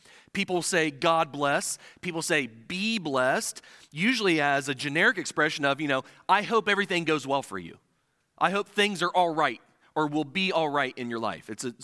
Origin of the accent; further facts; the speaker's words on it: Midwest, United States; I was not born and raised in the South. I was born and raised in the Midwest, so to you, I guess I'm something of a Yankee, I guess.